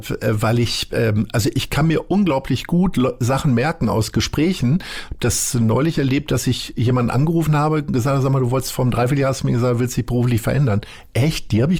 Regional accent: Lower Saxony, Germany; ich komme ja nun aus Niedersachsen

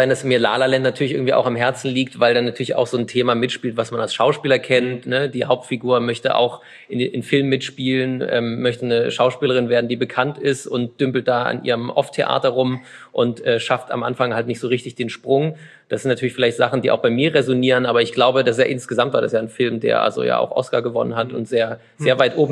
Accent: Chemnitz, Saxony, Germany; born there; ich habe ja Verwandtschaft und Familie, ich bin ja gebürtiger Karl-Marx-Städter

